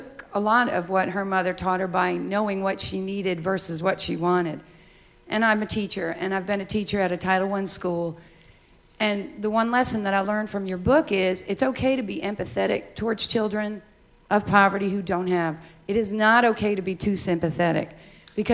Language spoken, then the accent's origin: English; Granite Falls, North Carolina, United States; I'm from Granite Falls, North Carolina.